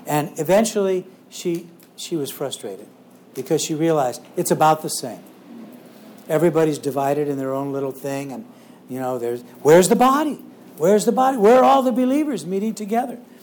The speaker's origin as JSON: {"language": "English", "town": "Ferguson", "region": "Missouri", "country": "United States", "tie": "born or raised there", "said": "I grew up in Ferguson, Missouri, which is a very divided town racially."}